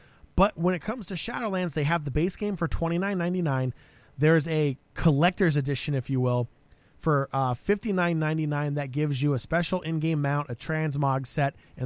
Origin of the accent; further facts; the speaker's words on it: South Korea; I grew up in Korea, so it's kind of ingrained in me